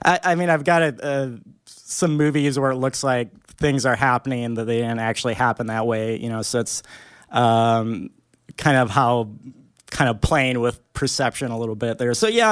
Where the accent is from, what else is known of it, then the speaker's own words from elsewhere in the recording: Grand Rapids, Minnesota, United States; I think growing up in Minnesota, like, I did want to do film stuff, and I had this idea that because I was in Grand Rapids, I had to try a lot harder